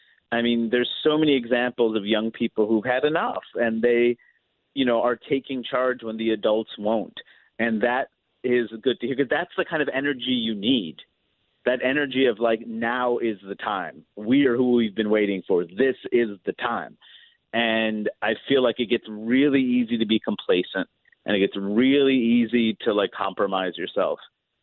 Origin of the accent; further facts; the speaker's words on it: New York, United States; growing up in New York, really diverse place